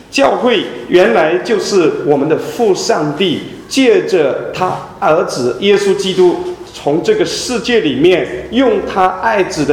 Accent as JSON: {"language": "Chinese", "country": "China", "said": "他们开始翻译我们中国人的圣经"}